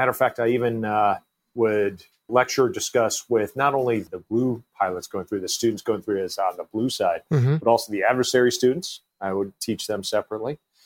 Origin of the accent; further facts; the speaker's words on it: New York, United States; I grew up in Western New York, went down, graduated high school down by New York City, went to the Naval Academy